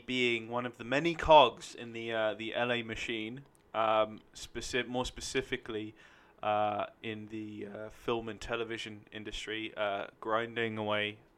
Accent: London, United Kingdom; I'm from London, United Kingdom, from a borough called... New Southgate / Enfield, like right on the border of those two.

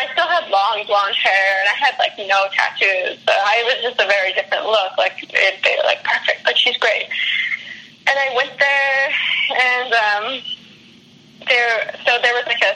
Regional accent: Canada; But I'm Canadian, so I was like, I couldn't really work

